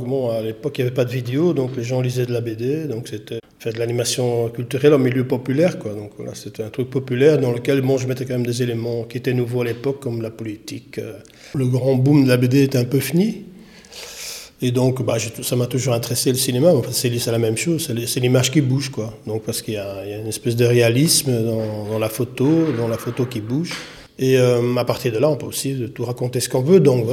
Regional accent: Harelbeke, Flanders, Belgium; je suis de Harlebeek, en Flandre occidentale.

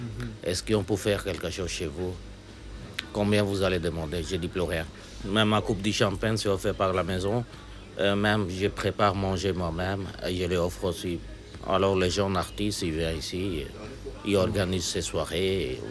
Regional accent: Belgium; French is a second language; also born or lived in Pakistan; comme la lune. Je suis né en Pakistan, mais je suis grandi ici en Belgique. Ça fait 35 ans que je vis ici en Belgique.

